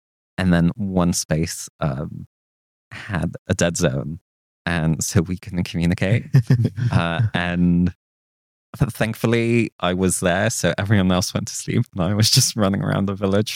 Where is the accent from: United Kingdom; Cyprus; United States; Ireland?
Cyprus; I grew up in Cyprus, which growing up, I watched a lot of TV, a lot of movies.